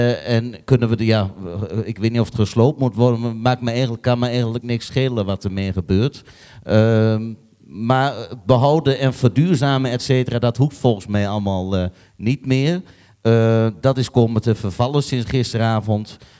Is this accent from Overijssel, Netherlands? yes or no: yes; Balkbrug, Overijssel, Netherlands; Ik kom zelf uit Balkbrug.